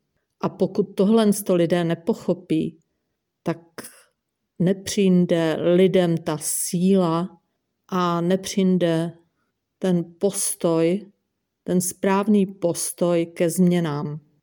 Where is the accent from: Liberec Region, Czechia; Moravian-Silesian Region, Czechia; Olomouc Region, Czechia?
Moravian-Silesian Region, Czechia; Jsem Slezanka, zrozená v zemi Slezsko. Hovořím dlouhodobě v okupačním státním územním celku Česká republika úředním českým jazykem.